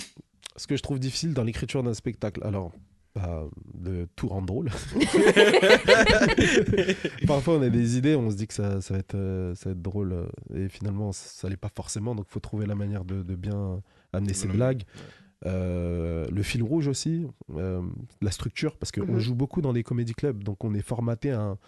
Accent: Cameroon; parce que je suis camerounais comme.

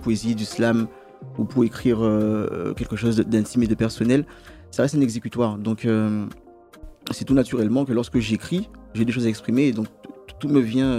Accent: Guadeloupe; je suis Guadeloupéen moi-même pour le coup. Et pourquoi parler de mon île ?

